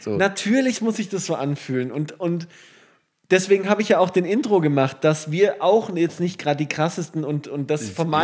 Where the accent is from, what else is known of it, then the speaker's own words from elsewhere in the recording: Baden-Württemberg, Germany; Aber jetzt hör zu, wo ich als Schwabe mit den Augen rolle, ist, wenn zum Beispiel...